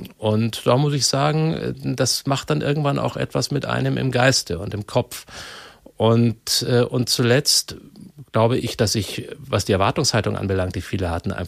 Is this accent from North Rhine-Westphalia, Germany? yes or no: no; Bavaria, Germany; accent: Old Bavarian; Oberfranke, wenn es sagen muss, geht schon. Und dann bin ich aber in Oberbayern auf die Schule gegangen. Und in Rosenheim und habe letztlich das Altbayerische und das Fränkische mitbekommen und fühle mich in dem Sinne wirklich als Bayer im breitesten Sinne.